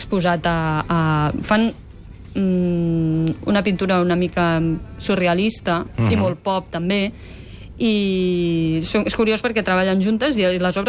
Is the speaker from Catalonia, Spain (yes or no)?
yes; Badalona, Catalonia, Spain; Com que som de Badalona, ells de Badalona som una secta.